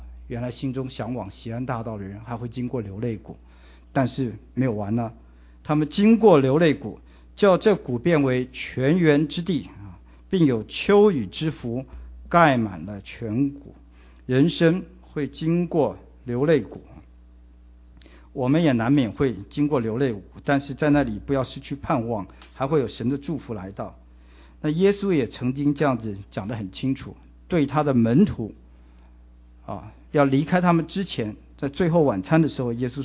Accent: China; 我们中国人有句话说啊，哀莫大于心死

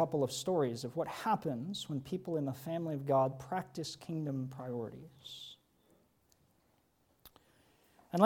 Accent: Georgia, United States; born there; There was a Christian couple in the town where I was born in Georgia.

